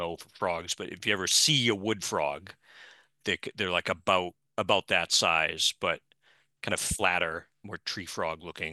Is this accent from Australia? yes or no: no; Brockton, Massachusetts, United States; I know Easton. I'm from Brockton.